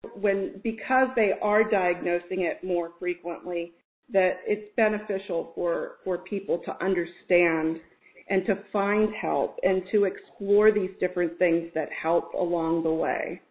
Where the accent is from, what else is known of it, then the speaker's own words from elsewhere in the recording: Ohio, United States; also born or lived in Minnesota / Colorado; now in Virginia, United States; We grew up in Ohio, and that's where we had our kids. We moved to Minnesota, and then we were there only really about 5 years, and then we moved to Colorado, and then we've moved to Virginia.